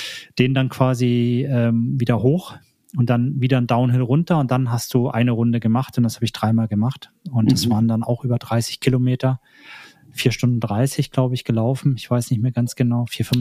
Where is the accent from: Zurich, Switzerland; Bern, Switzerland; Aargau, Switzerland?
Aargau, Switzerland; Lenzburg; Und dann bin ich bei uns in Lenzburg immer schön Richtung Schloss Lenzburg nach oben